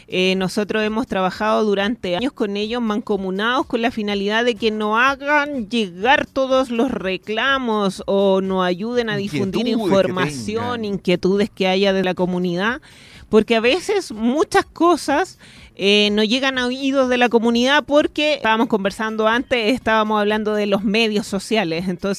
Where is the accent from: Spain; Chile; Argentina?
Chile; Olivar, O'Higgins; me vine a trabajar a mi ciudad natal. Yo toda la vida he residido en la comuna de Olivar.